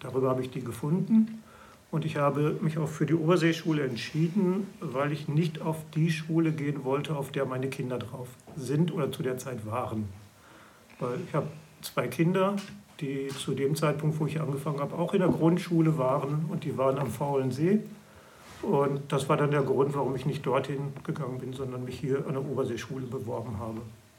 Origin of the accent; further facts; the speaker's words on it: North Rhine-Westphalia, Germany; now in Berlin, Germany; Ja, ich komme aus Nordrhein-Westfalen. Komme aus der Nähe von Dortmund. Kann man sich ungefähr vorstellen, wo das ist. Und ich bin nach Berlin gekommen, das war 1987